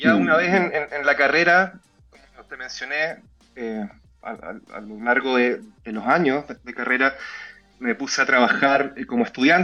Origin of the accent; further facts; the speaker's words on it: Santiago, Santiago Metropolitan, Chile; also born or lived in Valparaíso / Punta Arenas; yo soy de Valparaíso, nací en el puerto, pero toda mi vida, gran parte de mi vida, la viví en Santiago. Un pequeño paso por Punta Arenas